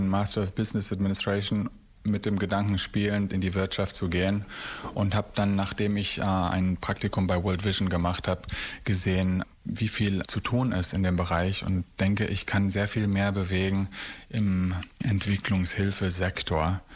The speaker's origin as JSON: {"language": "German", "country": "Sierra Leone", "tie": "born or raised there", "said": "Ich bin selber groß geworden in Afrika, in Westafrika, in Sierra Leone. Da waren meine Eltern selbst Entwicklungshelfer"}